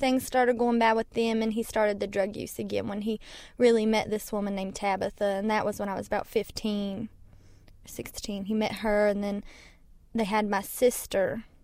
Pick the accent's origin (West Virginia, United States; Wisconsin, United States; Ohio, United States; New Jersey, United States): West Virginia, United States; Mullins; I am from Mullins, West Virginia.